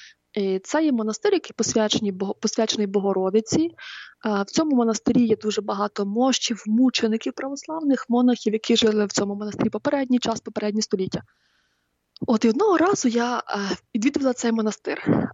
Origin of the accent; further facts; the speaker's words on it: Lviv, Lviv Oblast, Ukraine; Я сама зі Львова, і тому порівнюю до Львівської області.